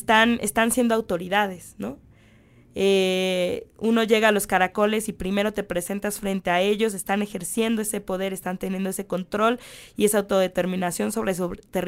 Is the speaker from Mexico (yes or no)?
yes; Mexico; porque nos enseña como pueblo mexicano que no necesitamos al mandón